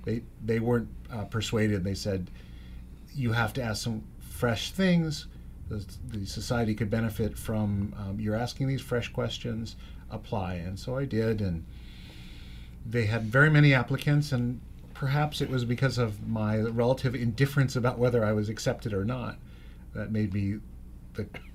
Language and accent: English; Los Angeles, California, United States; I grew up in Los Angeles area. Went to school down at Birmingham High School in Encino first